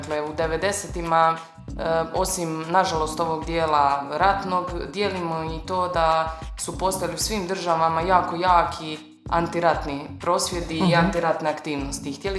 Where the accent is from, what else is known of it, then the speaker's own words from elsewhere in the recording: Dubrovnik, Dubrovnik-Neretva County, Croatia; Ja sam inače iz Dubrovnika